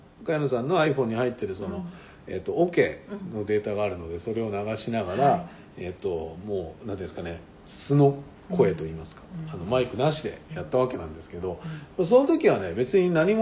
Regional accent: Niigata, Japan; now in Tokyo, Japan; 東京ってやっぱり僕も新潟、私もね新潟から来たんで

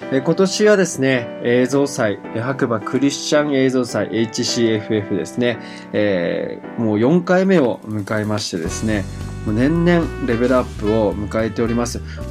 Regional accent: Kyushu, Japan; 私ですね、実はまあ九州生まれ九州育ちなんですけれども、

